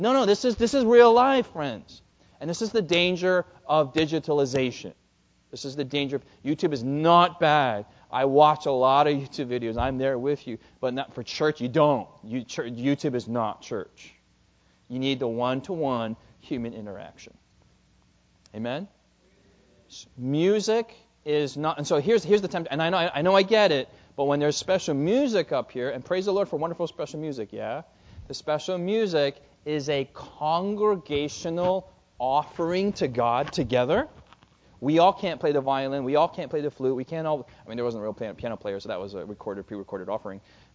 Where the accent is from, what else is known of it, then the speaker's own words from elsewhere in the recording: New Jersey, United States; also born or lived in Queens, New York; I'm Korean. I'm an American born in the United States, born in New York City, Queens, born and raised in New Jersey, living in Maryland